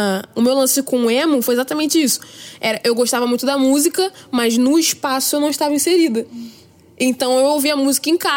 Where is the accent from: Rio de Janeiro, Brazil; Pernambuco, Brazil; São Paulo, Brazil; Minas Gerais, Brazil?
Rio de Janeiro, Brazil; Queimados; Sou de Queimados.